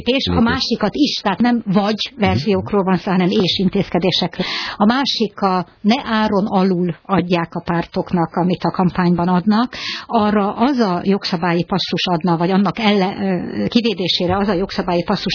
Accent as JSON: {"language": "Hungarian", "region": "Budapest", "country": "Hungary", "said": "még az enyém is, mint budapesti"}